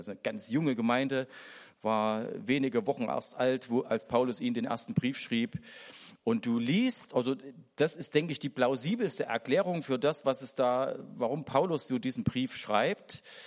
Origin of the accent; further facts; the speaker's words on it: East Germany, Germany; Wir als westlich geprägte Christen, und ich gehöre als Ossi auch dazu